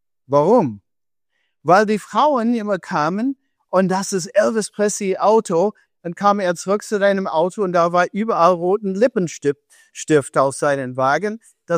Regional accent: Ebersbach, Germany; ich komme hier aus Ebersbach und ich bin begeistert von Autos, wie Sie auch

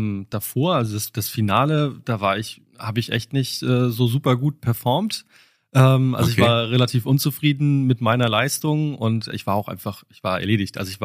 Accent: Hamburg, Germany; now in Aachen, Germany

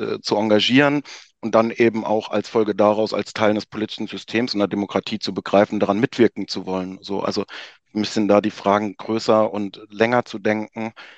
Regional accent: Rhineland-Palatinate, Germany; Also dann, wenn ich in Rheinland-Pfalz, wo ich herkomme, was bestelle im Internet

